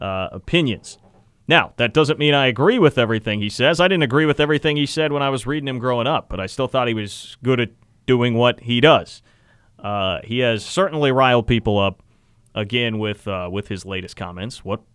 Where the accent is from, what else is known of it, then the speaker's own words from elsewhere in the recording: Kansas City, Missouri, United States; I grew up in Kansas City reading a lot of Jason Whitlock.